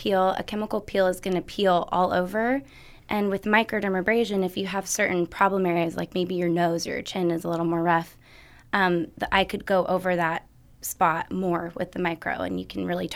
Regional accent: Scotland, United Kingdom; I'm Scottish too, so I get burned easily.

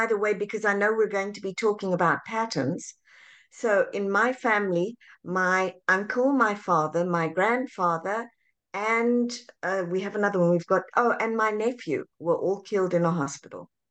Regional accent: South Africa; now in United States; I was born and raised in South Africa, moved over to the US

